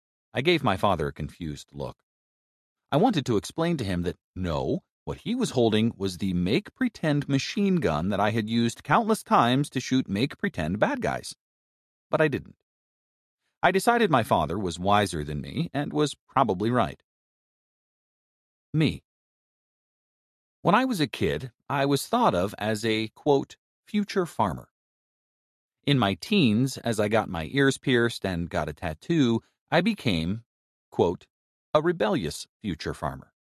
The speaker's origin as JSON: {"language": "English", "region": "Texas", "country": "United States", "said": "I'm from Texas, where nearly everyone shows up at church"}